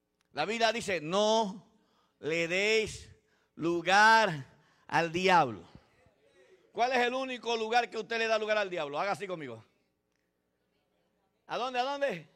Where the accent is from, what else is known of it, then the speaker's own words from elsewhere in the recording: Puerto Rico; Yo soy boricua.